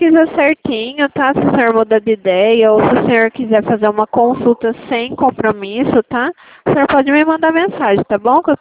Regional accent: Araras, São Paulo, Brazil; porque eu sou de Arara, São Paulo, né? Então o DDD daqui é 19.

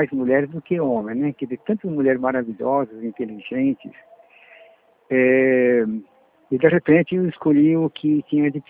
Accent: Monte Castelo, São Paulo, Brazil; born there; Na realidade, nasci em Monte Castelo, né?

